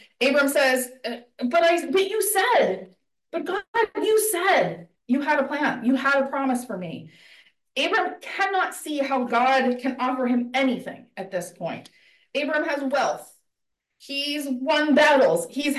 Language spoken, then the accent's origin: English; Saskatchewan, Canada; And I grew up in Saskatchewan where the license plate is literally Land of Living Skies.